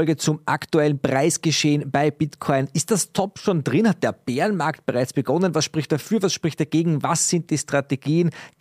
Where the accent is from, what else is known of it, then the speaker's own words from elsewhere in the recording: Austria; dass ich als Ösi da nicht die Klappe aufreißen soll